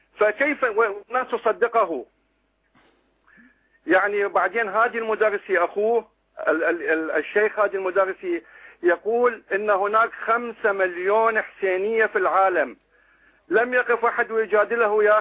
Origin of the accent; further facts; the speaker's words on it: Kadhimiya, Baghdad Governorate, Iraq; انا من سكنة مدينة الكاظمية في بغداد، يعني انا من مواليد مدينة الكاظمية.